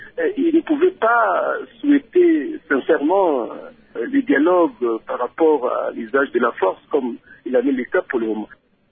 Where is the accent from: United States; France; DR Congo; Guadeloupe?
DR Congo; North Kivu; ce risque-là n'est pas aussi grand que chez nous au Nord Kivu.